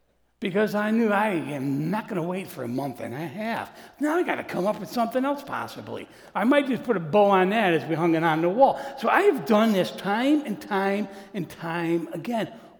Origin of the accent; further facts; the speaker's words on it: Morrisville, New York, United States; So we grew up in the Morrisville, New York area